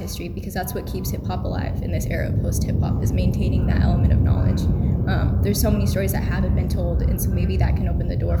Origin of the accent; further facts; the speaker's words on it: Philippines; as a Filipino woman, it's something I'm honored to have the opportunity to learn about and be a part of.